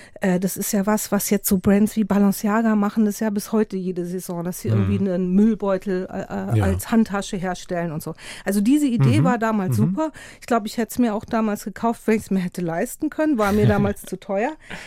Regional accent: Munich, Bavaria, Germany; Ich komme ja aus München

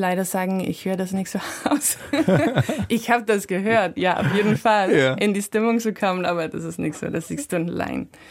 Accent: Denmark; born there; German is a second language; Und ich denke, ich bin in die 80er geboren in Dänemark.

